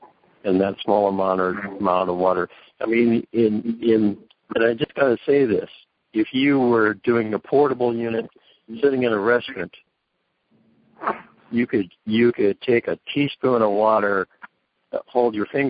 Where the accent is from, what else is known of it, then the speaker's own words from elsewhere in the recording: Minnesota, United States; I'm originally from Minnesota. I know what it is. I came off of a farm in Minnesota.